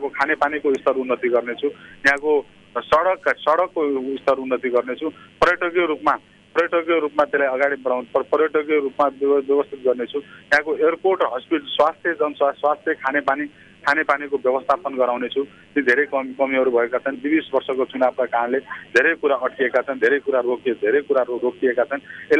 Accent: Achham, Sudurpashchim Province, Nepal; born there; now in Kailali, Nepal; म मेरो जन्मस्थान अछाम भए पनि म अहिले कैलालीको मान्छे हो।

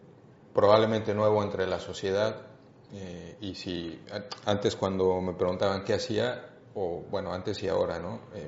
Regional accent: Mexico; moved away as an adult; now in Barcelona, Spain; Yo nací en México hace ya algunos años, soy mexicano, allí me formé, ahí estudié medicina general, la Universidad La Salle, y después me vine a Barcelona a estudiar la especialidad de medicina deportiva.

